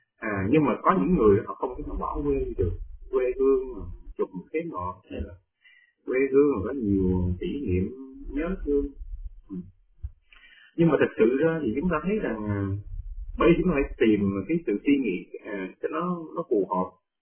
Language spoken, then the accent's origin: Vietnamese; Central Vietnam, Vietnam; chúng tôi quê thì miền Trung